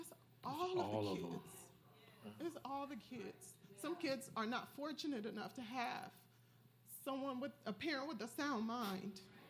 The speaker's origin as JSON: {"language": "English", "town": "Compton", "region": "California", "country": "United States", "said": "We came from Compton, so that's an accomplishment."}